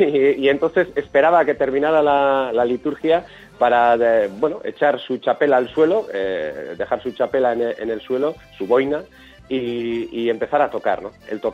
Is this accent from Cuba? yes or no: no; Maruri, Basque Country, Spain; Yo soy natural de Maruri. Maruri está como a unos 20 kilómetros de Bilbao. Es un pueblecito de 500 habitantes y está más o menos a 20 kilómetros de Bilbao.